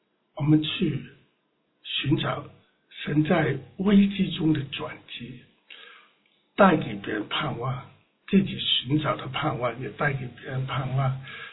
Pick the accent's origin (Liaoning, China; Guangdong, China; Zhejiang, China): Guangdong, China; 我们广东人讲门徒